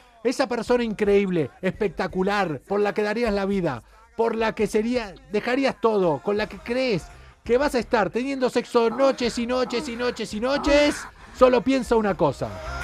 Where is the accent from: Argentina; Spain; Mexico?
Argentina; Nosotros somos de Argentina, tanto ella como yo.